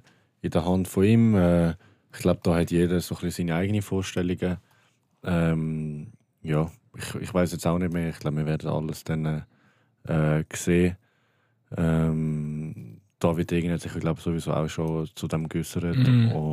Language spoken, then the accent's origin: German; Basel, Basel-Stadt, Switzerland; Es ist eigentlich wirklich schön, jetzt nicht nur für mich als Basler, aber doch auch für mich als Basler.